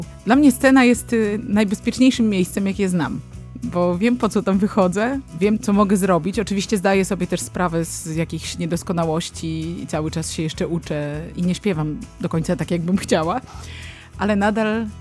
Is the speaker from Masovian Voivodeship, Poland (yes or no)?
no; Grabiny-Zameczek, Pomeranian Voivodeship, Poland; pochodzę z małej wsi, z Grabin Zameczku, z Żuław Gdańskich. To jest bardzo malutka miejscowość niedaleko Pruszcza Gdańskiego i też jakby tęsknię za tym miejscem.